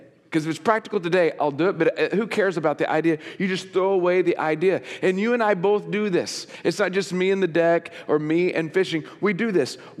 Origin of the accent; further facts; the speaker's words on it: Oklahoma, United States; also born or lived in Texas; so I'm from Oklahoma and Texas where it's all hot water, no cold water.